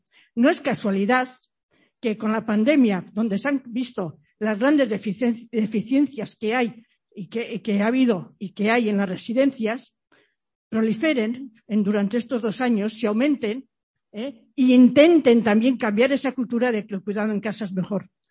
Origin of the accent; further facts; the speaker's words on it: Zumárraga, Basque Country, Spain; yo vengo desde Zumárraga